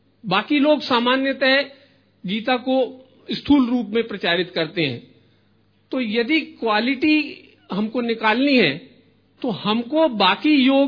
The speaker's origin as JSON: {"language": "Hindi", "town": "Jabalpur", "region": "Madhya Pradesh", "country": "India", "said": "जबलपुर से हूं, 2003 से ज्ञान में हूं."}